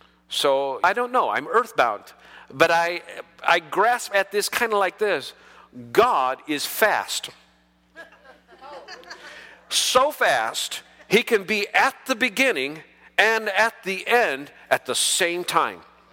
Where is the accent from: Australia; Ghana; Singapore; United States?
United States; My parents tell me that in my ancestry, I'm Dutch. But by culture, I'm American.